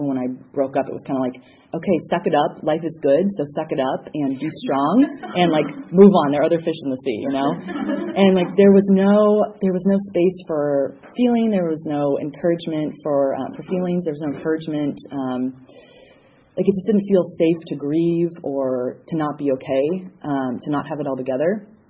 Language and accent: English; California, United States; I'm a Cali girl, born and raised in Cali, and life was really great.